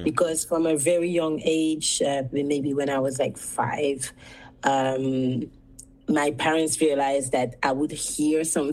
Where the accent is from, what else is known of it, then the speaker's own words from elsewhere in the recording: Guadeloupe, France; I'm from Guadeloupe